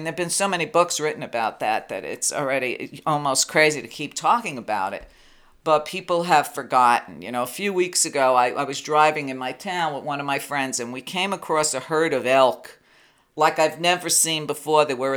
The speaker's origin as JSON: {"language": "English", "region": "New York", "country": "United States", "said": "which, of course, is impossible for me as an Italian and as a New Yorker."}